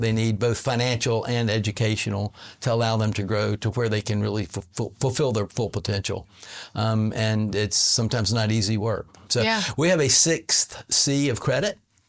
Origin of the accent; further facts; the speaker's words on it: Georgia, United States; now in Nashville, United States; Well, I grew up in Georgia, started traveling up here working with the Fed, and just kind of fell in love with Nashville.